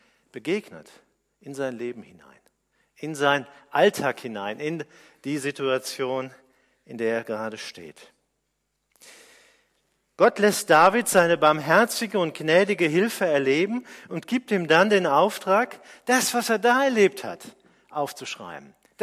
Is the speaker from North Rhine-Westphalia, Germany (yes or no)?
no; Worms, Rhineland-Palatinate, Germany; Wo ich herkomme aus Worms, da gab es in der Nähe eine Zuckerfabrik in Obrichheim.